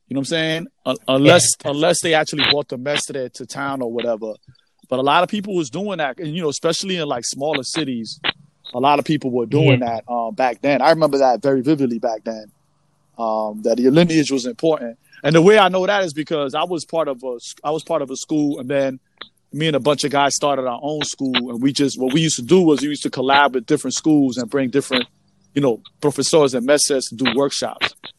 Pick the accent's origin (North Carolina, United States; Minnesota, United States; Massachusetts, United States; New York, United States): New York, United States; New York City; Growing up in New York City, we did salsa, merengue, bachata.